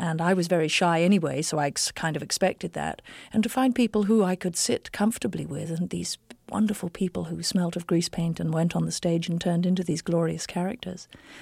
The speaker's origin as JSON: {"language": "English", "region": "England", "country": "United Kingdom", "accent": "English", "said": "because everybody knows I'm English"}